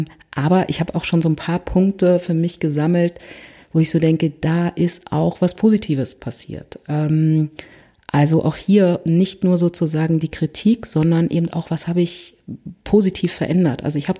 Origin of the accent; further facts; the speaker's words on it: Berlin, Germany; Da merkt man wieder, ja, ich komme aus Berlin.